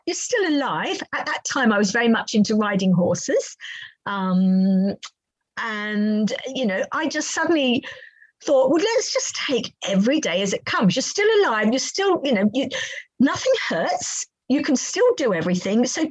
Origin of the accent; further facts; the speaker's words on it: Australia; as a child growing up in Australia, I was aware of what melanoma was.